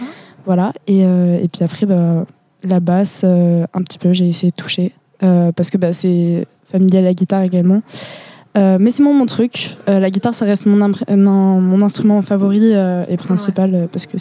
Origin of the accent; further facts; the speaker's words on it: France; Et que comme on est français, et on comprend les paroles